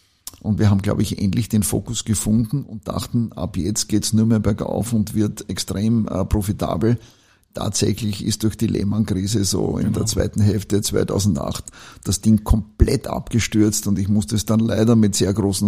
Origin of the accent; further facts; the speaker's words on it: Austria; ich als Österreicher